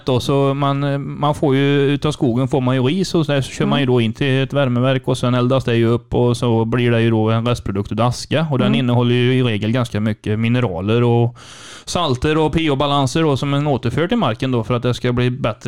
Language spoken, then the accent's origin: Swedish; Brevik, Västra Götaland County, Sweden; Du, jag kommer ifrån den pittoreska lilla byn Brevik.